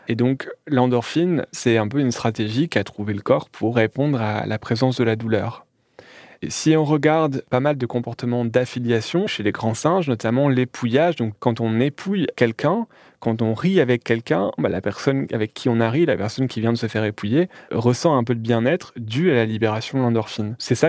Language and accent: French; Calais, Hauts-de-France, France; born there; à Calais, là où je suis né